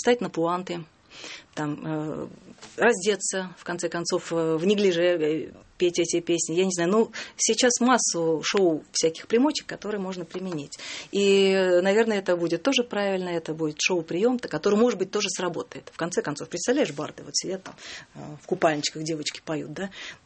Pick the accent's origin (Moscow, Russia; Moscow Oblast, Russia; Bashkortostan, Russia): Bashkortostan, Russia; Ufa; also born or lived in Nizhnevartovsk / Surgut; я из Уфы. Угу. Я уфимская. Потом я жила в городе Нижневартовске.